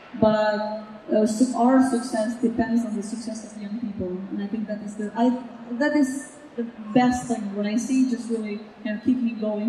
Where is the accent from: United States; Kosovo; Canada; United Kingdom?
Kosovo; I was born in Yugoslavia, and I lived from 1999 to 2008, I live under United Nations, so our country, we all hold UN passports. And then in 2008, the country declared independent, and now I'm in Kosovo.